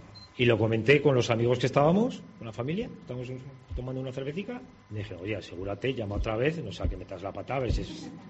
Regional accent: Tudela, Navarre, Spain; born there; now in Vitoria, Spain; nací en Tudela el 23 del 8 del 58. Llevo viviendo en Vitoria 34 años. Pero no por eso he dejado de venir a Tudela.

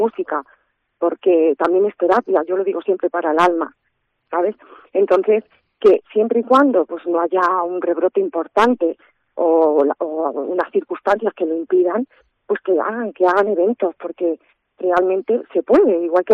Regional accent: Ciudad Real, Castilla-La Mancha, Spain; yo soy una cantante manchega, nací en Ciudad Real

